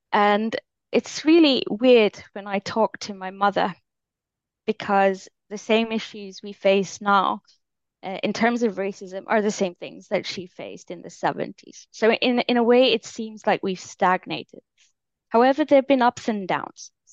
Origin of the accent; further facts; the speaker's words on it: Finland; also born or lived in Kenya; And then I come back to Finland, my home country, where I never had anything else as other than I have a Finnish passport. So this is my home country.